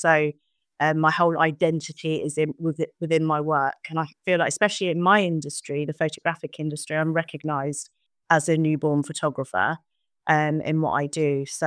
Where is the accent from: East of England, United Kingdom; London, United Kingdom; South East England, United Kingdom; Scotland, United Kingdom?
East of England, United Kingdom; St Albans; I come from St. Albans. I was born and raised in St. Albans, lived here all my life, apart from when I went to university to study photography.